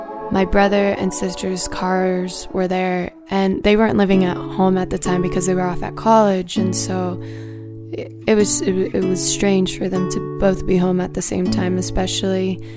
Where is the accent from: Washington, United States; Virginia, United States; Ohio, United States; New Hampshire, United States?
Washington, United States; Seattle; I'm from Seattle, and I go